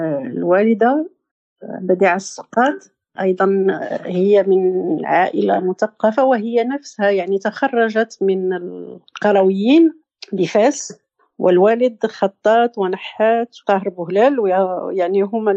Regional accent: Casablanca, Casablanca-Settat, Morocco; نشأت في، ليس في الدار البيضاء بالضبط، ولكن في حي يسمى حي الأميرة للمريم أو حي للمريم آنذاك، يعني كان حيا خارج خريطة الدار البيضاء، لا يعترف به ولا يعرفه

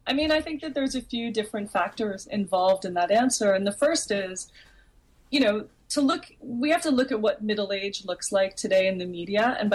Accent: Manhattan, New York, United States; in the 80s and 90s, growing up in Manhattan, wanting to model.

